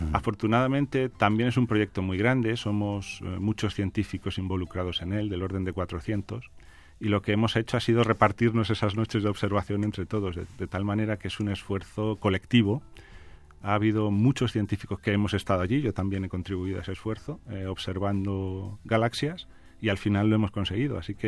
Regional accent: Spain; los españoles que participamos en este proyecto, que somos grupos de Barcelona y de Madrid

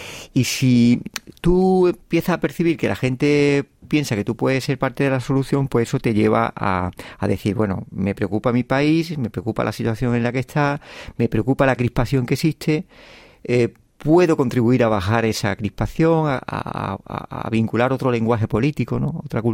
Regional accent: Andalusia, Spain; como andaluz o como español de periferia.

